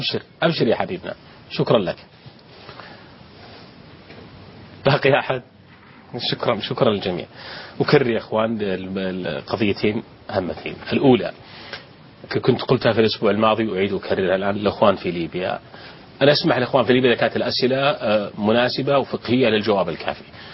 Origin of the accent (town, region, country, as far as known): Saudi Arabia